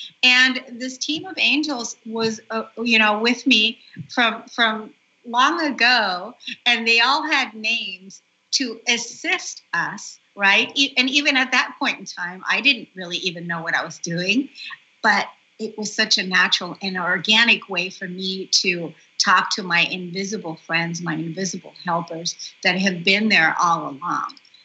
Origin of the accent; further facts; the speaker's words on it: Germany; And I grew up in Germany.